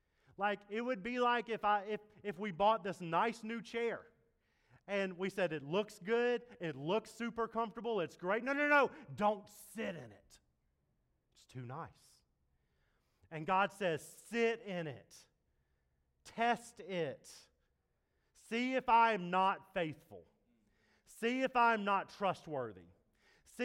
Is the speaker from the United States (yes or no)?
yes; the South, United States; Growing up in the South, we had to take the A something.